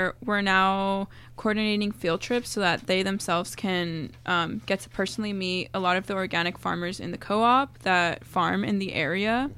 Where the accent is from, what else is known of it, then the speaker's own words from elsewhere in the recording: Watsonville, California, United States; I grew up in Watsonville as well, and a lot of my family and the families that live in this area have worked in the agricultural, like, industry.